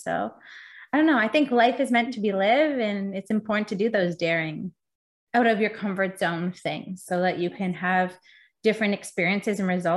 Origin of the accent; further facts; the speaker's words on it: Canada; He's from Toronto, like I am from Canada.